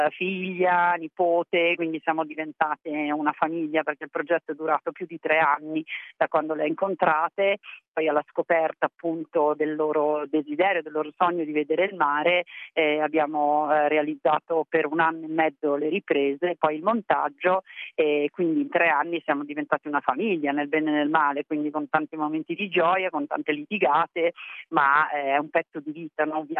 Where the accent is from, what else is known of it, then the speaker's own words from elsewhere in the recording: Trentino-Alto Adige, Italy; anch'io sono trentina e conoscevo questa valle